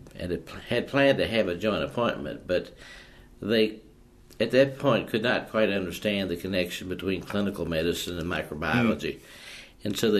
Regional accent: Kentucky, United States; even though I was from Kentucky, from the South

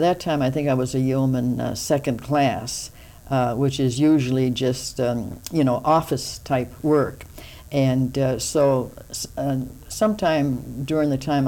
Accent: New Hampshire, United States; I was from New Hampshire and he was from Rhode Island.

